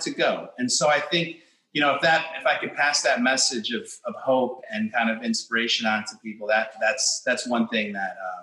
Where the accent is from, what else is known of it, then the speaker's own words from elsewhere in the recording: Chicago, Illinois, United States; And growing up in Chicago as an Ecuadorian American family, my dad was going to college, working to put, you know, food on the table.